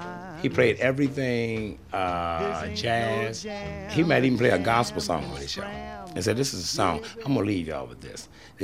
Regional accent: Cleveland, Ohio, United States; I grew up in Cleveland, Ohio.

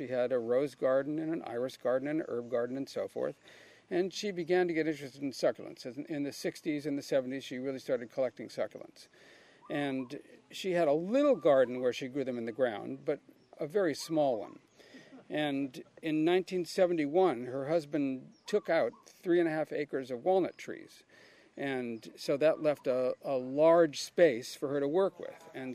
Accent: Maunawili, Hawaii, United States; now in California, United States; Well, it's quite a transition because I grew up in Manawili, which is on the wet side of Oahu, and very high rainfall every year.

